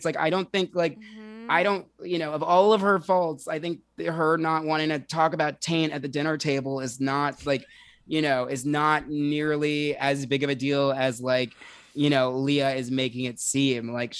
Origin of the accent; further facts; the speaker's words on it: New Jersey, United States; now in Brooklyn, United States; I'm from Jersey, born and raised. So I actually do even like Real Houses in New Jersey still. And so I used to live in Manhattan, then I was in Jersey for most of quarantine, and now I am back in Brooklyn.